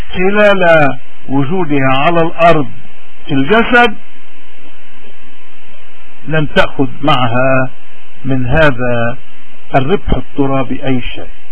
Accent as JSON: {"language": "Arabic", "country": "Lebanon", "said": "هذه هي الأمور التي علينا اليوم كلبنانيين أن نوسع أفقنا لنراها ولندركها، لأننا في لبنان وفي بلاد الاغتراب نعاني"}